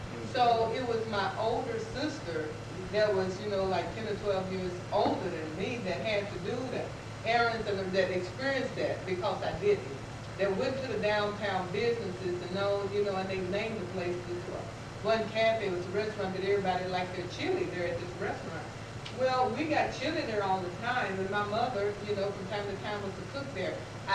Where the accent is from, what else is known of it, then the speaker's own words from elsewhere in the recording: Arkansas, United States; I'm from Arkansas.